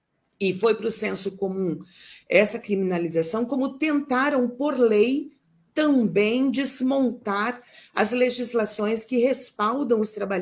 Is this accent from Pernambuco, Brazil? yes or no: no; Engenheiro Beltrão, Paraná, Brazil; Eu venho do município de Engenheiro Beltrão, que é aqui entre, né, próximo ali a Campo Mourão, mas os meus pais moram num distrito chamado Ivailândia, bem pequenininho, tem menos de 5 mil habitantes.